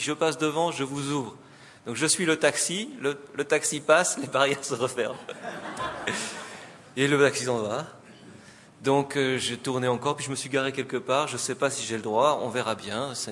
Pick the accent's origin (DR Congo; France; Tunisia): France; Chez nous, en France, c'est plus rapide.